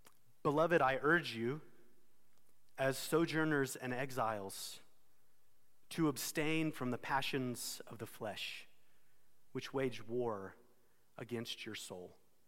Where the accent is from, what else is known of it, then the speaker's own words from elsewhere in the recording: Texas, United States; Again, as a Texan, I don't understand it, but I've seen it.